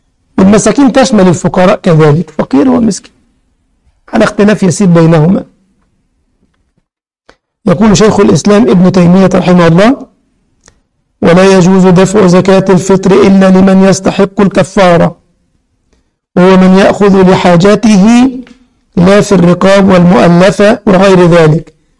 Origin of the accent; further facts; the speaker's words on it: Egypt; احنا الكسكس عندنا في مصر بيتعمل حلويات باللبن كده